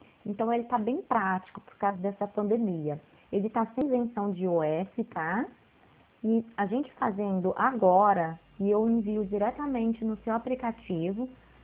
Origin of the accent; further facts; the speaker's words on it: Primavera, São Paulo, Brazil; Ah, eu sou aqui de Primavera, eu trabalho aqui no banco.